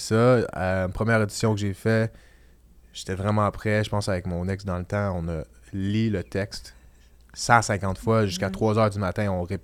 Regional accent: Rigaud, Quebec, Canada; parce que moi, je viens de Rigaud.

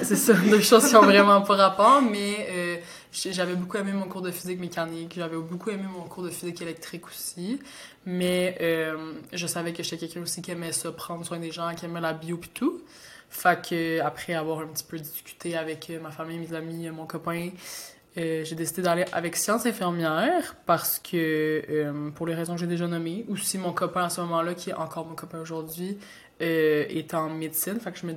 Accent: Sherbrooke, Quebec, Canada; Donc moi je suis née à Sherbrooke, là, j'ai tout fait à Sherbrooke à la base.

